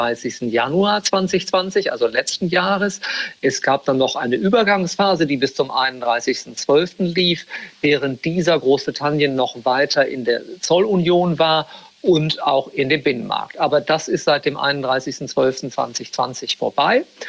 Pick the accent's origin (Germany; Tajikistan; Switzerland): Germany; Bremen; born there; also born or lived in Leeds; Ich bin gebürtiger Bremer, also aus Norddeutschland.